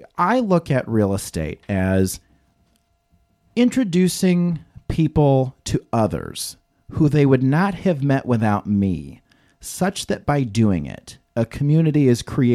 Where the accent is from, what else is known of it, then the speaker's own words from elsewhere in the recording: Illinois, United States; So I'm actually from Western Illinois. So in the Quad City area, okay. It's two cities in Iowa, two cities in Illinois. I'm from the Illinois side of the river. I've never actually lived in Iowa.